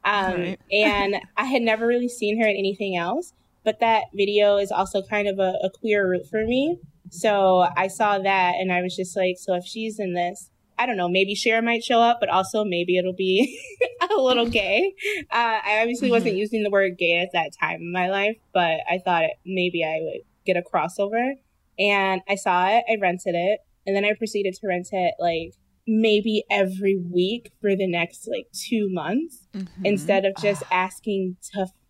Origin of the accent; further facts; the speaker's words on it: Detroit, Michigan, United States; I'm from Detroit.